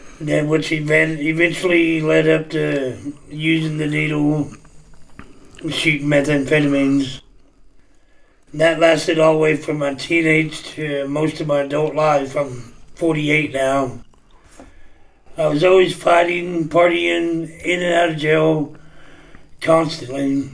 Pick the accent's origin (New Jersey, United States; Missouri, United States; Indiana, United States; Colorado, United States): Missouri, United States; West Plains; born there; I was born in 1974 in West Plains, Missouri. I grew up in and out of church and always believed in God